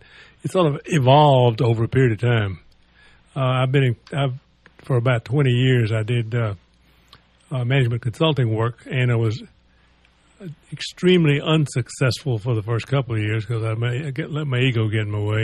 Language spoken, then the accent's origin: English; the South, United States; I don't know if that's a word or not, but I'm from the South.